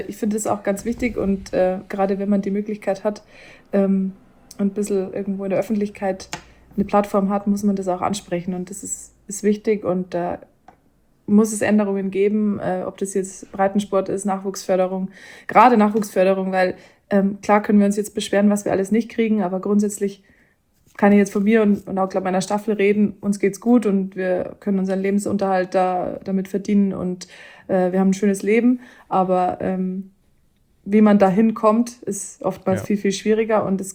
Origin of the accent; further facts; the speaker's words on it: Töging, Bavaria, Germany; das Bronzeschwert meiner Heimatstadt Töging.